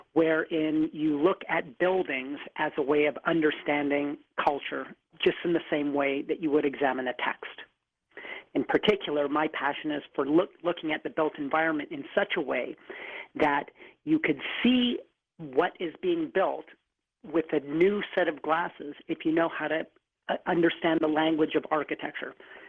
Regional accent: Winnipeg, Manitoba, Canada; It was in my hometown of Winnipeg

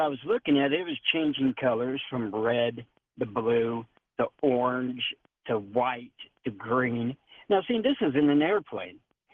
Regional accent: Kansas City, Missouri, United States; born there; I was born in Kansas City, Missouri.

